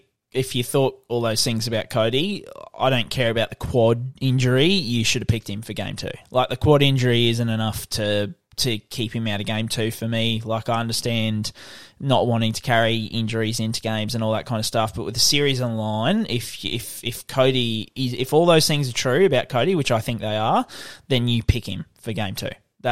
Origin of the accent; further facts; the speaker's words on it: Queensland, Australia; shot my vibe up as a Queenslander, mind you.